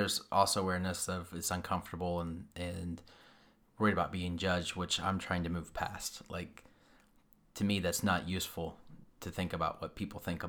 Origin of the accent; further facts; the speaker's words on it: United States; So we're from America.